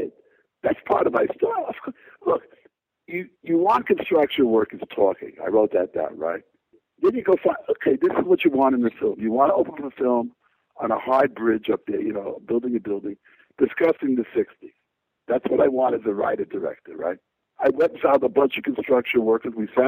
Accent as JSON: {"language": "English", "town": "Oakland", "region": "California", "country": "United States", "tie": "born there", "said": "I was born in Oakland."}